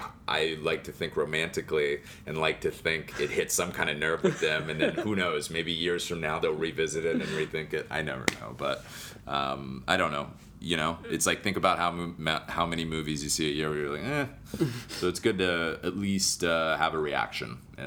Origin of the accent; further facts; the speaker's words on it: Texas, United States; I grew up in Texas where it's like, get us out of the heat in the AC.